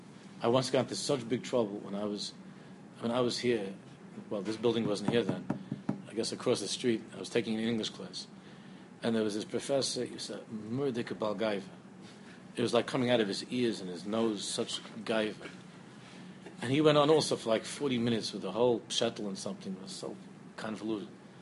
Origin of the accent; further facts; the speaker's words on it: United States; I remember, you know, we grew up here in America.